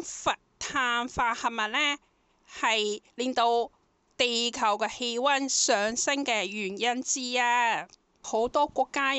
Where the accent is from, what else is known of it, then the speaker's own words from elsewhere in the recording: Hong Kong; 咁所謂嘅冷媒咧，就係我哋香港人普通講嗰個冷氣機嘅雪種啦。